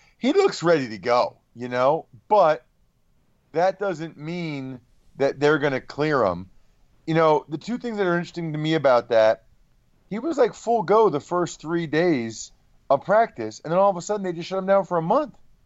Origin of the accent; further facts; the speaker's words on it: Wyomissing, Pennsylvania, United States; She's from my hometown, which is awesome, but I kind of like my 5 or 6 year run as the most famous person from Why Missing Pennsylvania